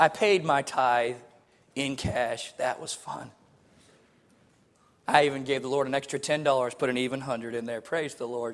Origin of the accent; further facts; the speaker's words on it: Pensacola, Florida, United States; also born or lived in Waco, Texas / Indiana / Louisiana / Illinois; I was born in Waco, Texas. I grew up in Pensacola, Florida. I went to college in Indiana. I worked in a church in Louisiana, and now I'm a missionary to the Yankees in Illinois.